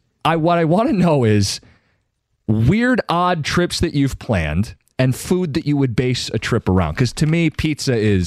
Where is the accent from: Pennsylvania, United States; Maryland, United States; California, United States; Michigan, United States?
Michigan, United States; We'd say, oh, we're from Michigan.